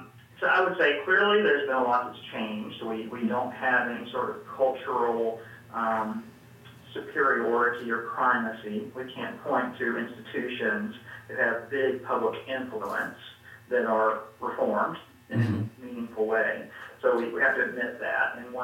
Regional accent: Mississippi, United States; I think of my own experience growing up in South Mississippi, the answer would probably be zero.

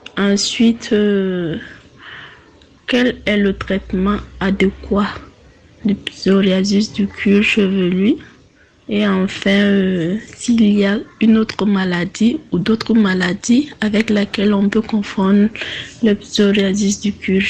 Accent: Banfora, Cascades, Burkina Faso; je viens du Burkina, précisément de la ville de Banfora.

